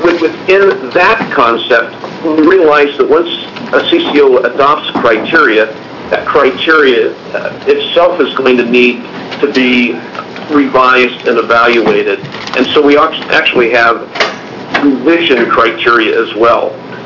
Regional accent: Baker City, Oregon, United States; Okay. Again, for the record … from Baker City.

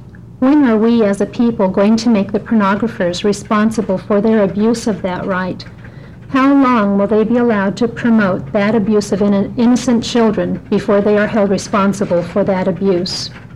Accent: Milwaukee, Wisconsin, United States; now in Oregon, United States; I'm from Milwaukee, and I chair Oregon Citizens for Decency Through Law.

